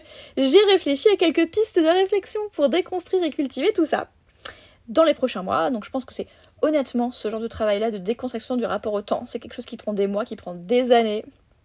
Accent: France; en tant que Française dans un pays occidental

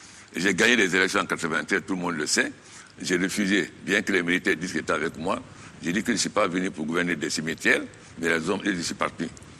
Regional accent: Guinea; moi, je suis guinéen

